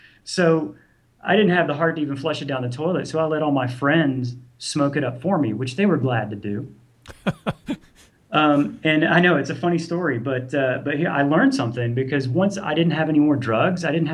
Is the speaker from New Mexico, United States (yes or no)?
no; Georgia, United States; and I grew up in Georgia here in the Bible Belt, right?